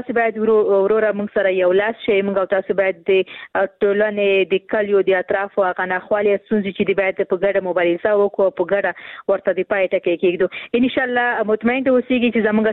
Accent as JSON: {"language": "Pashto", "region": "Khost", "country": "Afghanistan", "said": "زه هم د خوست یم"}